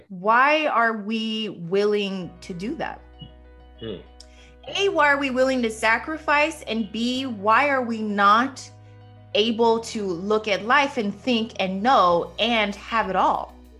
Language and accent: English; East Coast, United States; born there; I'm American. I was born on the East Coast.